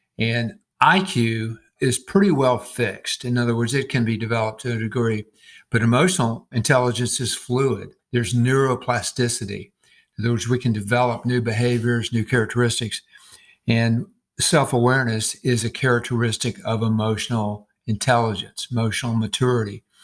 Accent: College Park, Georgia, United States; I am a native of the Atlanta area, and actually I grew up in College Park, which used to be a little small town in rural Georgia, and suddenly the Atlanta airport appeared and took over our little town.

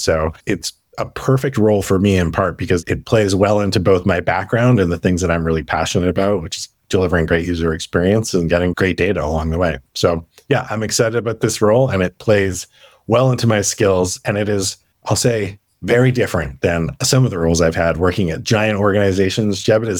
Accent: Canada; I'm a Canadian and I'll just say I grew up, you know, on Crown Royal and Canadian rye.

